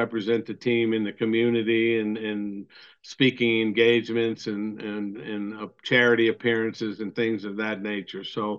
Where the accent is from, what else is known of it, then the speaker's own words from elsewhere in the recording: Biloxi, Mississippi, United States; I get double-A baseball literally in the neighborhood I grew up in, a beautiful ballpark overlooking the Gulf of Mexico here on the Biloxi Peninsula.